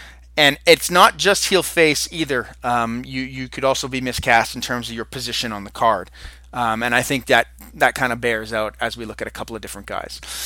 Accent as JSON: {"language": "English", "country": "Canada", "said": "I'm from Canada"}